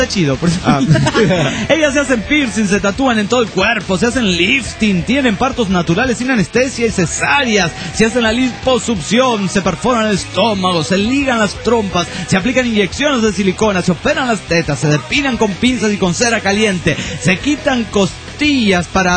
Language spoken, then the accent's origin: Spanish; Tijuana, Baja California, Mexico; de Tijuana, México.